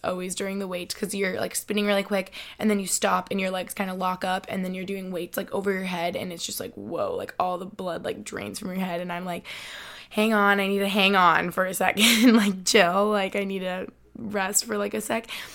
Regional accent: Albany, New York, United States; he's from Cape Cod, I'm from Albany.

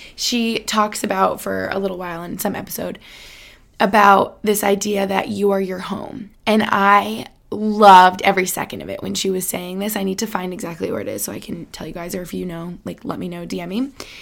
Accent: Albany, New York, United States; kind of how I feel in my hometown in Albany.

